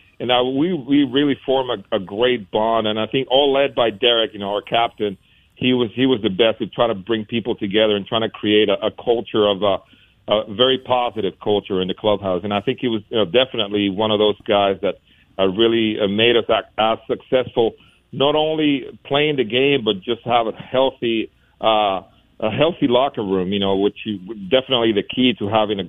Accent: Puerto Rico; growing up in Puerto Rico

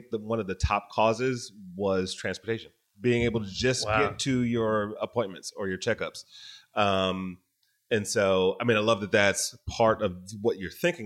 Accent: Detroit, Michigan, United States; I grew up in Detroit

